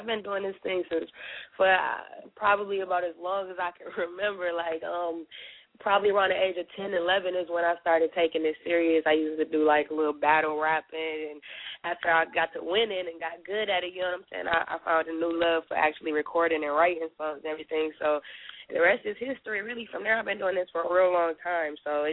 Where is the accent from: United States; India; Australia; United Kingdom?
United States; Flint, Michigan; now in Miami, United States; I'm originally from Flint, Michigan. I stay in Miami right now, between Miami and ATL.